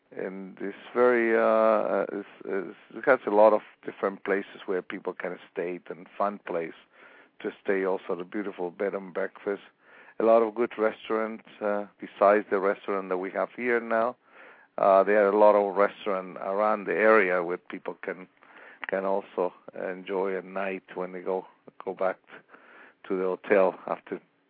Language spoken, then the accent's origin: English; Chile; moved away as an adult; also born or lived in Madrid, Spain; I was born in Chile, and I was. That's what my origin is. Although my origin goes even farther, a little bit to Europe. My part of my family was from Spain.